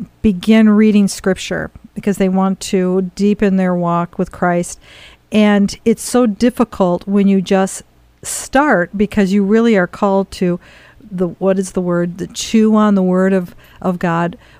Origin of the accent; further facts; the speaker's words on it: Grand Rapids, Michigan, United States; because Tim is from Kalamazoo, which is just, what is it, Tim, maybe about less than 45 minutes from my hometown, Grand Rapids, Michigan.